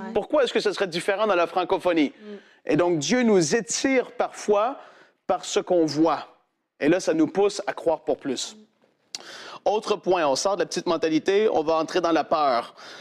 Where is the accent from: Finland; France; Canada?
Canada; Quebec; moi je viens du Québec